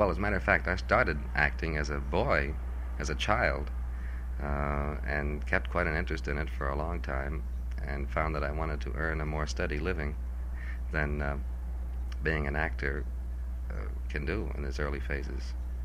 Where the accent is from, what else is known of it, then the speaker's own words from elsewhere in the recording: Orange, New Jersey, United States; I'm from Orange, New Jersey.